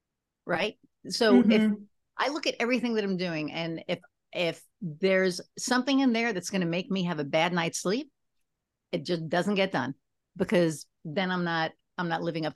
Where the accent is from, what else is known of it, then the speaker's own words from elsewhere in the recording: New York, United States; now in Lafayette, United States; But I'm a New Yorker in, you know, Lafayette, Indiana.